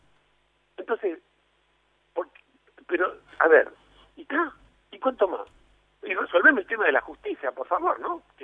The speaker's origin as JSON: {"language": "Spanish", "country": "Uruguay"}